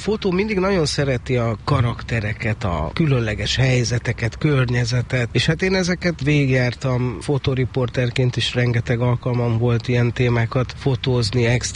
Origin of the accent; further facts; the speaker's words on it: Budapest, Hungary; én egy nagyon pici, barátságos lakótelepen nőttem föl